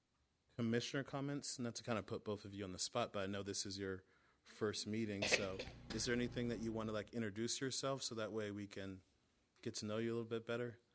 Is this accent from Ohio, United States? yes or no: no; White House, Florida, United States; I grew up off of in White House off of Chafee and Old Plank.